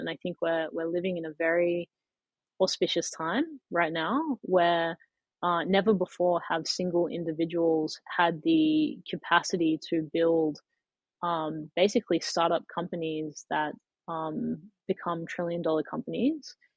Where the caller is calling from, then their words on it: San Francisco, California, United States; San Francisco.